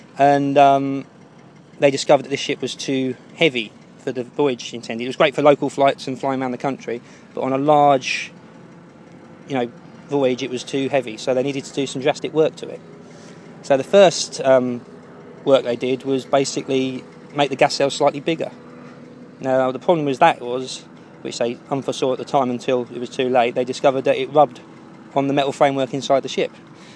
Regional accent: Cardington, East of England, United Kingdom; I grew up in Cardington, which, if anyone knows anything about airships, it's basically the home of British airships.

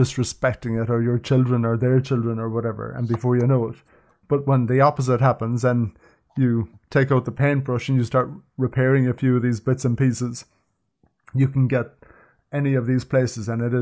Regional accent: Cork, Munster, Ireland; like I'm from Cork and I get blown away by Clonakilty.

